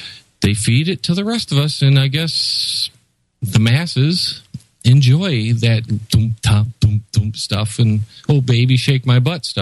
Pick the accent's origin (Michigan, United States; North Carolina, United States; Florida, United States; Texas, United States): Michigan, United States; Detroit; And I come from the Motor City here, and we had, you know, Motown and stuff.